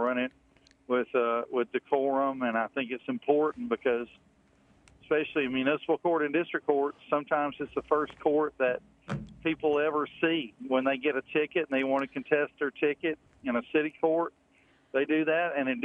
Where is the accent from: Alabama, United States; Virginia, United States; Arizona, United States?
Alabama, United States; Citronelle; I grew up in Citronelle, and I went to Citronelle High School. I am the only candidate in my race that grew up in Mobile County.